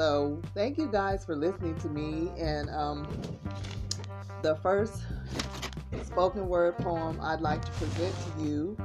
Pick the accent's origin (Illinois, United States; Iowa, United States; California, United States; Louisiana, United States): California, United States; We're podcasting from sunny Southern California. And a little bit about me. I'm from Cali.